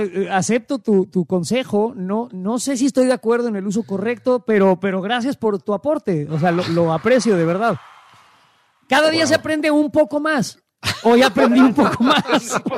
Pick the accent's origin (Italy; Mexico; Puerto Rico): Mexico